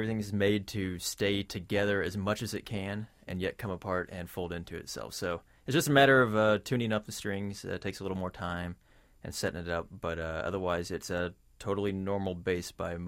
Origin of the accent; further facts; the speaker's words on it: Iowa, United States; now in Virginia, United States; I grew up in Iowa.